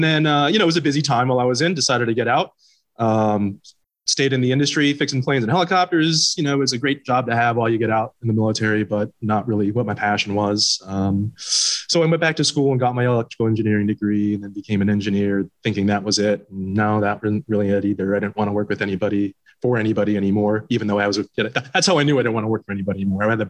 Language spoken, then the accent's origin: English; Philadelphia, Pennsylvania, United States; now in Vermont, United States; I'm from Philly originally. But I moved here 11 years ago.